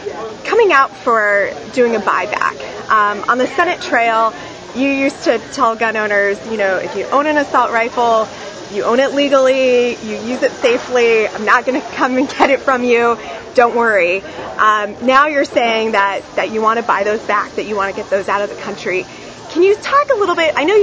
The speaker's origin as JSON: {"language": "English", "town": "Charlottesville", "region": "Virginia", "country": "United States", "tie": "born or raised there", "said": "Hey, Congressman. Welcome to my hometown, by the way."}